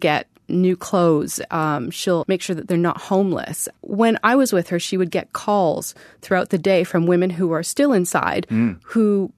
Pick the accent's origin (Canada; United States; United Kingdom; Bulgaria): Canada; Vancouver, British Columbia; And I spent a day driving around Vancouver, British Columbia, which is my hometown.